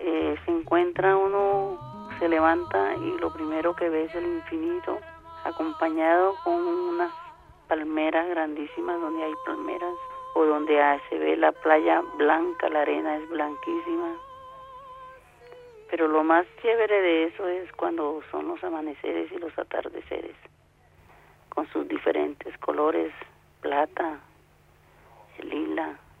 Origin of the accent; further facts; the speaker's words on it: Talaigua, Bolívar, Colombia; born there; Sí, claro, Talaigua, la isla d